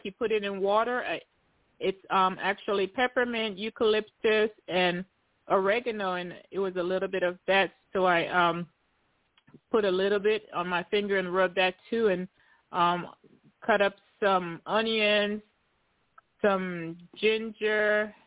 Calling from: Tennessee, United States; I am calling from Tennessee.

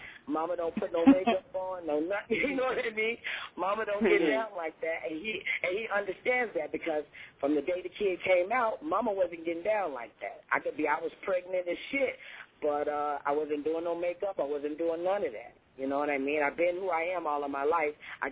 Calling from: Florida, United States; From Florida. Yeah, I'm calling from Florida.

